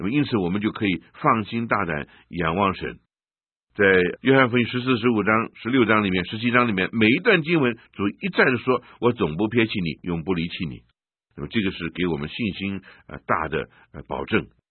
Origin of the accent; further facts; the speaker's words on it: China; 我们中国人